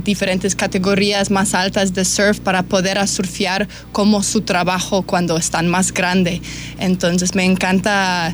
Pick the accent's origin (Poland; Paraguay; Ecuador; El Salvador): Poland; Spanish is a second language; now in Mexico; me siento como en mi pueblito en Polonia. Aquí en México los mexicanos son como mi familia aquí.